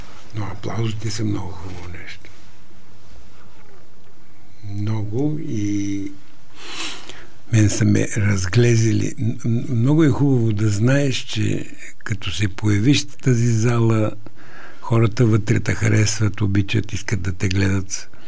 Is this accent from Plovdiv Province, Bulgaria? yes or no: no; Shumen, Shumen Province, Bulgaria; Аз съм от Шумен и в нашата махла имаше много музиканти.